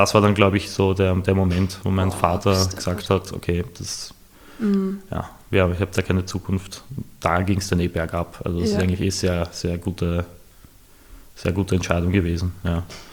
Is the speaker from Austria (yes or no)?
yes; Vienna, Austria; Gut, ich bin im 22. aufgewachsen, meine Peer Group waren 11, 12-Jährige.